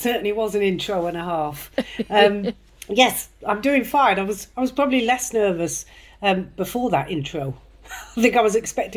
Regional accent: Ireland; accent: West Country; also born or lived in London, United Kingdom; now in United Kingdom; been here 30 years. So I've still got some time to do before I'm accepted. I was born in London and I also lived in Ireland. I went to school in Ireland, hence I've ended up with a West Country accent for some reason.

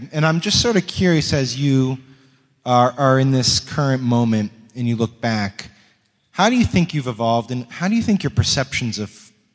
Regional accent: Connecticut, United States; It's an honor to be with my home state senator, Chris Murphy. I'm a native of Connecticut. Haven't lived there in a bit

